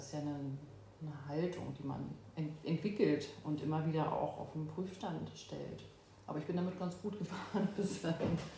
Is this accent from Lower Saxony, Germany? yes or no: no; Berlin, Germany; Okay, ich bin 1972 im Sommer geboren in Berlin und bin im Prenzlauer Berg und in Lichtenberg aufgewachsen. Und die Mauer ist gefallen, als ich gerade 18 geworden bin.